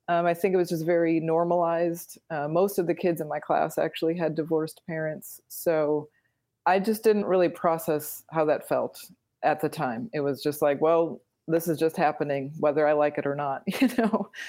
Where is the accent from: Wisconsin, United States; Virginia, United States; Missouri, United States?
Wisconsin, United States; Milwaukee; Well, I grew up in Milwaukee, Wisconsin, and really had a great childhood in many ways.